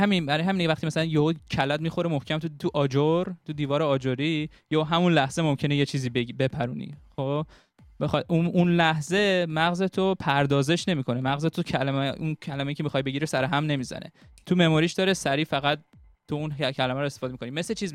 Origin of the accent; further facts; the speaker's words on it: Iran; من خب تو ایران بزرگ شدم